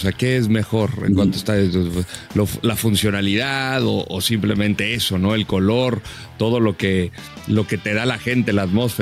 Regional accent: Aguascalientes, Mexico; also born or lived in Ciudad Juárez / San Diego; me crié en Aguascalientes, en Ciudad Juárez y en San Diego, donde no había fútbol de primera división en ninguno de estos lugares.

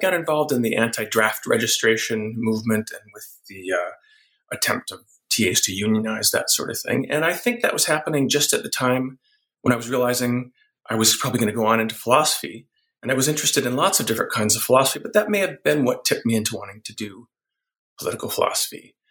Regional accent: Wisconsin, United States; A little bit about myself. I grew up in Wisconsin.

